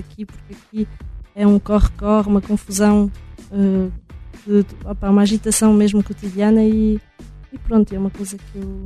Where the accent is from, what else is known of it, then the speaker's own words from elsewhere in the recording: Portugal; é uma paisagem que eu aprecio muito quando vou a Portugal, porque a minha aldeia fica no meio da serra